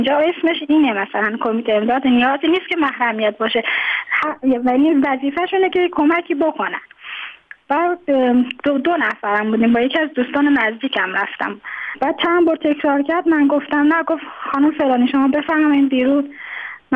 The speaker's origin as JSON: {"language": "Persian", "town": "Tehran", "region": "Tehran Province", "country": "Iran", "tie": "born there", "lives_now": "Mashhad, Iran", "said": "من خودم متولد تهرانم، اینجا به دلایل ازدواج کردم اومدم اینجا، حالا موندگار شدم،"}